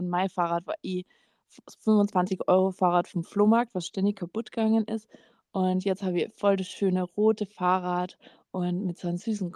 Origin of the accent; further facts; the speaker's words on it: Carinthia, Austria; ich bin ja aus Österreich, das wisst ihr ja. Und vor allem bei uns in Kärnten sind Dirndl, also tragt man das halt schon öfter.